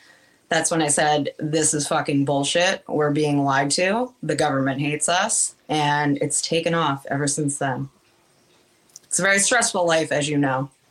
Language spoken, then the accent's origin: English; Massachusetts, United States; I'm born and raised in Massachusetts. I still work in Massachusetts